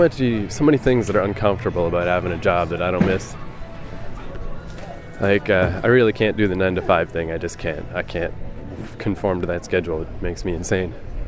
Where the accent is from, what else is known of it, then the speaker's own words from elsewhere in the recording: New York, United States; I am from New York.